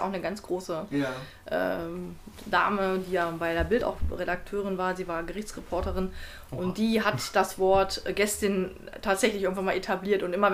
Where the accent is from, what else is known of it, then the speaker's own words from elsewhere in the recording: Braunschweig, Lower Saxony, Germany; also born or lived in Salzdahlum / Schöppenstedt; ich bin gebürtige Braunschweigerin, habe ein paar Jahre dann, 10 Jahre dort verbracht und bin dann meinen Eltern nach Salzdahlem im Landkreis und von da aus dann nochmal nach Schöppenstedt ein paar Jahre.